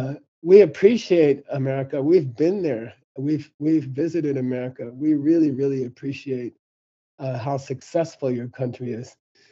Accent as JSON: {"language": "English", "region": "Arizona", "country": "United States", "tie": "born or raised there", "said": "I grew up in Arizona. I grew up in a normal American high school, and football was a big thing."}